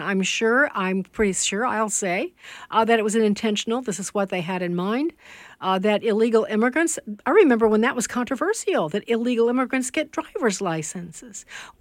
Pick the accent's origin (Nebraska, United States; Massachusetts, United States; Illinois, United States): Illinois, United States; Chicago; I am from Chicago, Carrie, and I was there when Barack Obama was running for Senate.